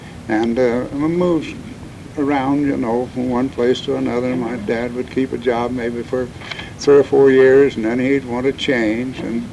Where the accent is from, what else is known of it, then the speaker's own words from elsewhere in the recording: Champaign, Illinois, United States; now in Decatur, United States; Yes, I was born in Champaign, Illinois. I lived the first 24, 25 years on a farm. And in 1927, we moved to Decatur. And we've lived here ever